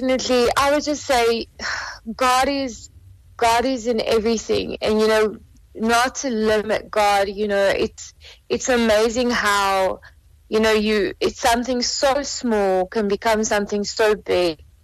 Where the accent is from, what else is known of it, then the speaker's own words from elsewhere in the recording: South Africa; I felt very small as the South African artist